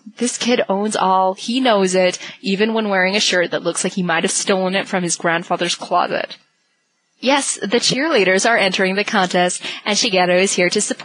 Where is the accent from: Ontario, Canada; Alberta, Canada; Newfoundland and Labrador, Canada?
Newfoundland and Labrador, Canada; I'm originally from Newfoundland, so, you know, taking the boat, that's about as big a threat as you can get.